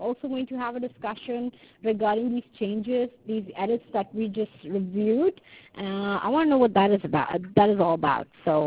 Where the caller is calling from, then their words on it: California, United States; I'm calling you from California.